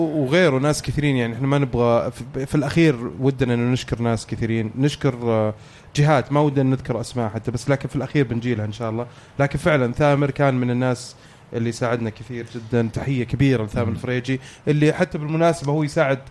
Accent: Saudi Arabia; ساعد كثير في ظهور حركة المطورين المستقلين عندنا في السعودية

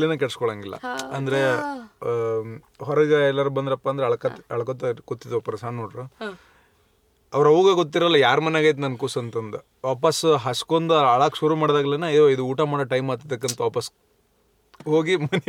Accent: Chikkadapura, Karnataka, India; also born or lived in Ilkal; ಇಳ್ಕಲ್ ಶಾಲಿಗೆ ಕಲ್ತಿದ್ದು ಇಳ್ಕಲ್ಲಾಗ. ಅದ್ಬಿಟ್ರೆ ಇಳ್ಕಲ್ಗಿನ ಮೊದಲಂತಂದ್ರೆ ಆದಾಪುರ, ಚಿಕ್ಕಾದಾಪುರ ನಮ್ಮೂರು.

